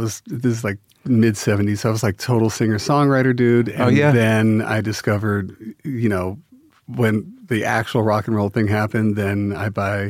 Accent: New York City, New York, United States; I'm from Upper West Sider, so that counts.

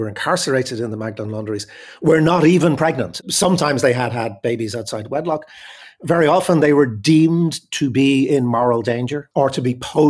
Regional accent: Dublin, Leinster, Ireland; near where I grew up in Crumlin, there was the children's hospital, main kind of children's hospital was there.

